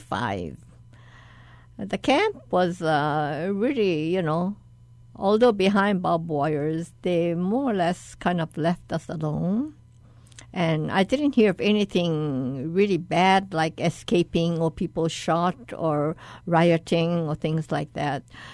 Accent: United States; I was brought up very Japanese style by my parents in America. But at school, I'm totally American.

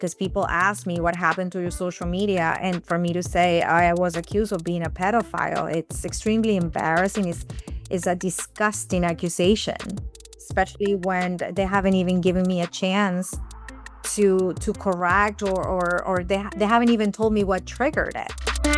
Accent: Peru; moved away as an adult; now in Miami, United States; I was born and raised in Peru. We're a family of four girls. One by one, as soon as we graduated high school, we started immigrating to Miami, and I was number three.

